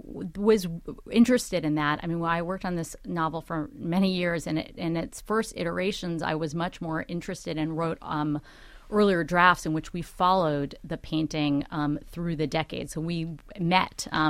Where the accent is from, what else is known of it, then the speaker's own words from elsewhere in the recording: Los Angeles, California, United States; I grew up in Los Angeles.